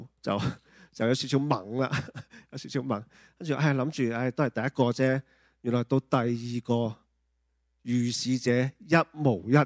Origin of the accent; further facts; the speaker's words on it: Hong Kong; now in Vancouver, Canada; 我咧就从香港嚟，咁啊数下手指咧，都差唔多有四年啦吓，就系22年年初。